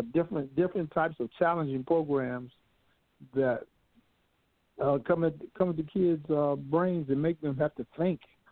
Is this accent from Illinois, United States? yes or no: yes; Chicago, Illinois, United States; I was born and bred in Chicago, Illinois, went to Park Manor and Charles S. Dineen Elementary School.